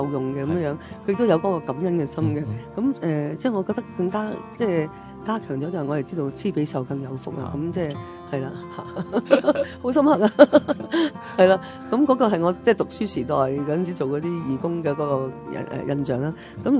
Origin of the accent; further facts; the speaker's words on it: Chaozhou, Guangdong, China; 我翻译回广东话，翻译回少少潮州话，我是潮州人来的。